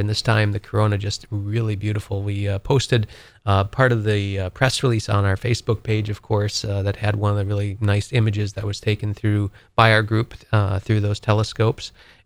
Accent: Wisconsin, United States; now in Maine, United States; Every time, you know, I've been here, you know, I've not seen the aurora here in Maine. Growing up in Wisconsin, I saw them several times.

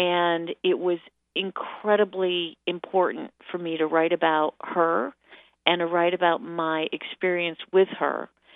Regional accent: Freeville, New York, United States; also born or lived in Chicago; when I moved back to my little hometown, I moved to Freeville from Chicago to take care of my mother at the end of her life.

